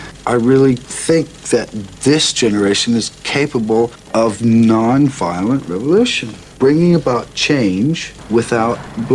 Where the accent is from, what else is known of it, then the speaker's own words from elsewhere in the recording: the South, United States; I was raised in the South, and basically I like black people.